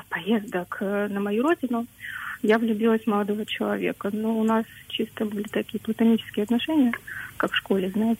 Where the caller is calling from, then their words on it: Germany; я звоню из Германии.